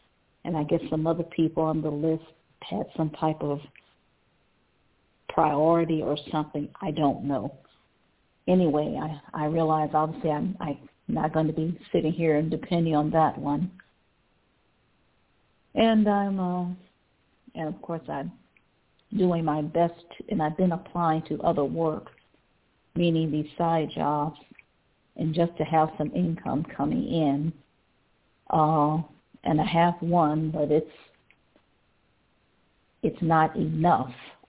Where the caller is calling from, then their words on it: Cleveland, Ohio, United States; Calling from Cleveland, Ohio.